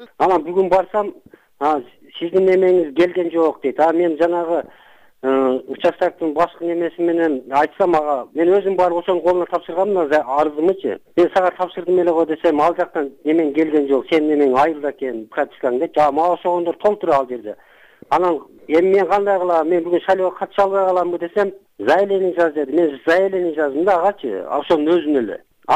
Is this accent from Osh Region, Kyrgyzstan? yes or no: yes; Osh, Osh Region, Kyrgyzstan; бүт эле бул жерде эми шаарда баягы биз өзү мен Остон болом да